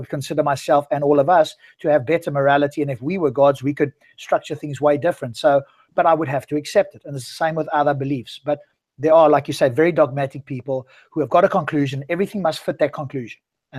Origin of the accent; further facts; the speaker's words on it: South Africa; So I'm an atheist and I'm originally from South Africa. You might tell the accent.